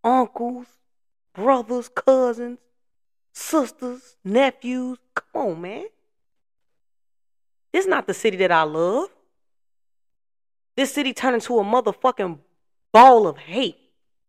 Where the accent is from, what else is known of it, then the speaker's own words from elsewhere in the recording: Chicago, Illinois, United States; Chicago, Illinois. On the west side. 290 to be exact. I feel like growing up in Chicago was something different from other cities.